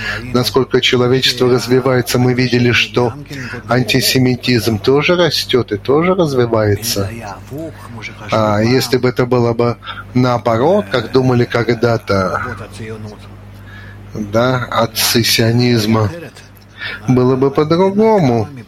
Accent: Russia; now in Israel; я из России

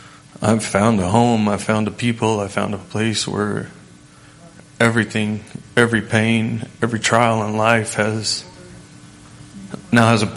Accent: Texas, United States; I'm from Texas.

